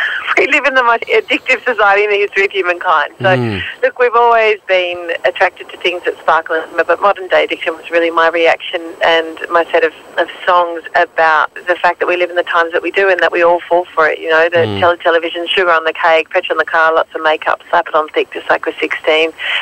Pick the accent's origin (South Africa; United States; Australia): Australia; Melbourne, Victoria; in my hometown in Melbourne, and it was something exciting and new to try.